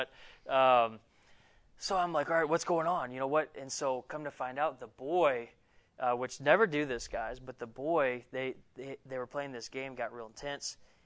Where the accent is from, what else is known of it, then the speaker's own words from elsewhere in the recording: Buffalo, New York, United States; Now, I grew up right outside Buffalo. We fought for fun.